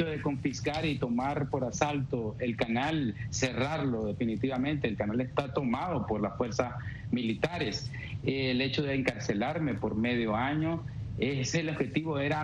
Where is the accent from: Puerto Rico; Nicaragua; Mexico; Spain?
Nicaragua; Nosotros somos nicaragüenses, somos nicaragüenses y no tenemos por qué irnos del país.